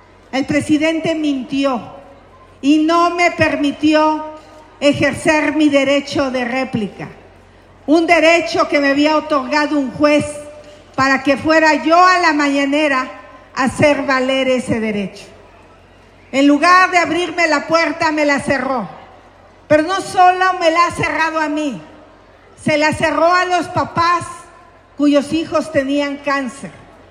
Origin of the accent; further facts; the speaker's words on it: Hidalgo, Mexico; Yo también soy del Valle, pero del Mezquital en Hidalgo. Así es que nunca voy a olvidar al Mezquital de Durango porque va ligado al lugar donde yo nací.